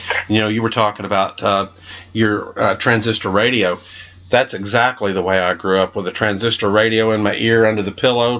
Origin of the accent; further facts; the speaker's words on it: Kentucky, United States; You know, I grew up in Kentucky in the middle 60s and late 60s. I was probably 10 by 70. But, you know, I grew up in a black neighborhood.